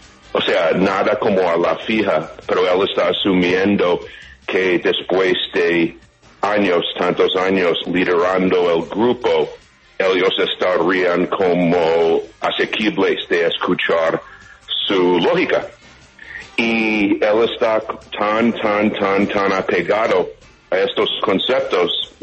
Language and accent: Spanish; United States; yo quiero tratar todo esto con guantes de seda, siendo un ajeno, siendo un americano.